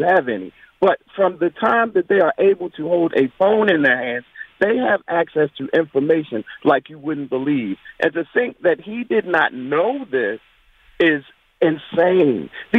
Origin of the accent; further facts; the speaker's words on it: Baltimore, Maryland, United States; I'm from Baltimore, and I work in Annapolis, and I'm right up the street from the Naval Academy.